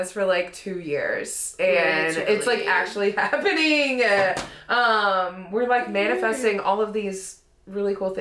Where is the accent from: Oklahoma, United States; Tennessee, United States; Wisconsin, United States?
Tennessee, United States; and we're just like little small town Tennesseans. We don't know how to navigate snow on the road.